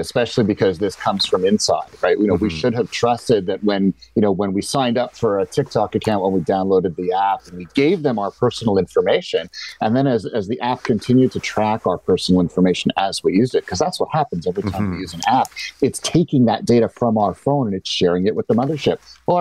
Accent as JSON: {"language": "English", "town": "Montreal", "region": "Quebec", "country": "Canada", "lives_now": "London", "said": "I am originally from Montreal, but today I'm back home in London."}